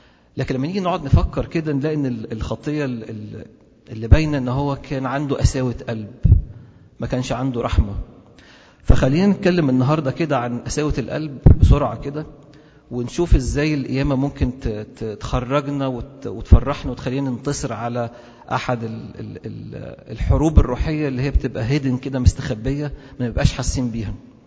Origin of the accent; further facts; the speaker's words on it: Egypt; واحنا كمصريين عندنا عاده كده